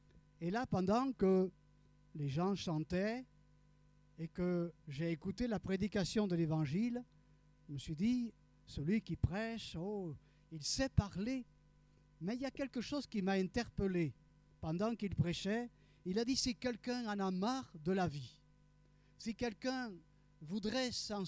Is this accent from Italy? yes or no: no; Occitanie, France; Et de retour chez moi, dans le Gers, je me souviens que je suis allé voir un de mes amis d'école.